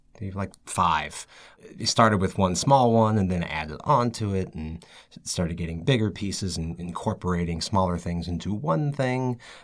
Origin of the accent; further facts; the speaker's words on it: Massachusetts, United States; And so, yes, I grew up in Massachusetts, and my parents now live in Portland, Maine.